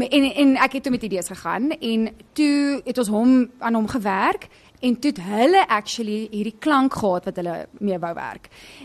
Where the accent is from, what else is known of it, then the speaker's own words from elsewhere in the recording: Bellville, Western Cape, South Africa; Ek is van Bellville.